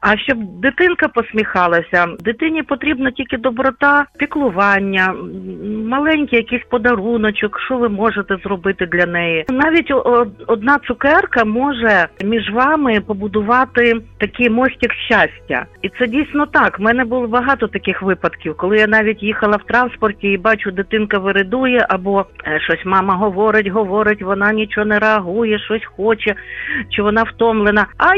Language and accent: Ukrainian; Western Ukraine, Ukraine; Я з Західної України, добрий день, всіх вітаю